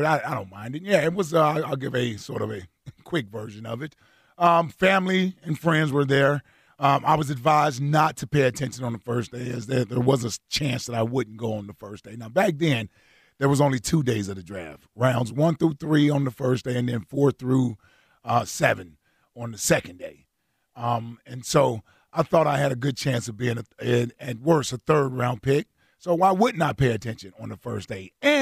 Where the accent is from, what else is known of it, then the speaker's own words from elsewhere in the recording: Cincinnati, Ohio, United States; I grew up in Cincinnati, and Detroit is Detroit, so yeah.